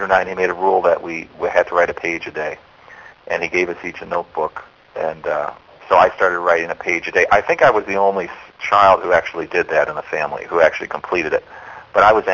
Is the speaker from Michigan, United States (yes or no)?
yes; East Grand Rapids, Michigan, United States; No, I was brought up, I grew up in East Grand Rapids, Michigan.